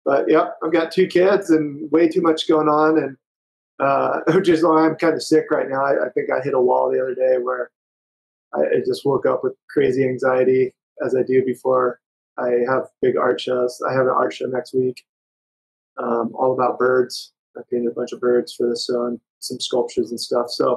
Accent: Ventura, California, United States; now in Ashland, United States; I'm originally from California, Ventura, California. I've traveled around a bit, and I'm in Southern Oregon now in Ashland.

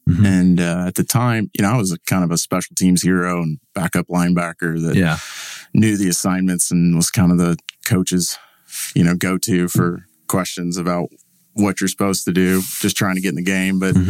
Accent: Arlington, Texas, United States; born there; I was born in Arlington.

